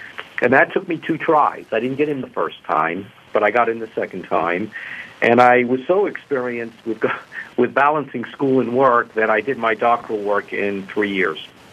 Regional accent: Bronx, New York, United States; born there; Well, I was born in the Bronx, actually about five blocks from Yankee Stadium.

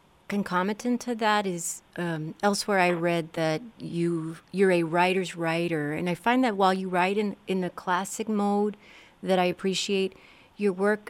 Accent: Laredo, Texas, United States; I'm from the border. I'm from Laredo, in Texas, and I have a border story, and a story about life there that's different from somebody from Nuevo Laredo, for instance.

